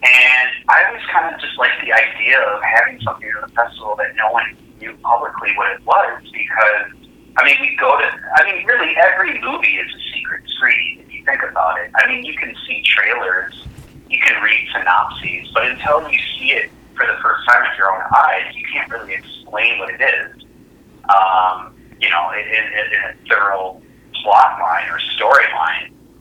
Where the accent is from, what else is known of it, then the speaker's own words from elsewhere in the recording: Minnesota, United States; like I come from the Twin Cities, which is a huge music hub as well